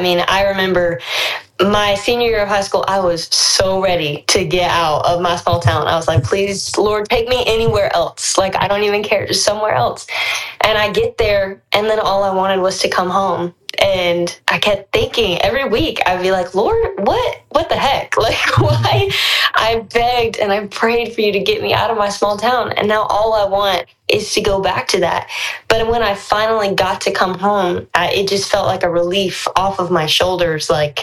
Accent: Georgia, United States; Well, I'm just a regular old girl. I'm from Georgia, North Georgia, small town.

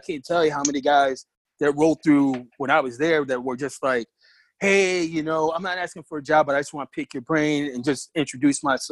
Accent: Syracuse, New York, United States; I took advantage of the fact that I grew up in Syracuse, and it was surrounded by Syracuse lacrosse, basketball, and football.

